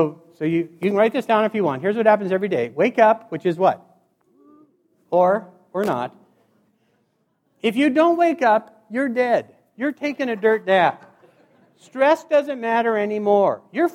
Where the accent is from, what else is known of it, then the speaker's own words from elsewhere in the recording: Montana, United States; This is a hospital in Helena, Montana. I grew up in Montana.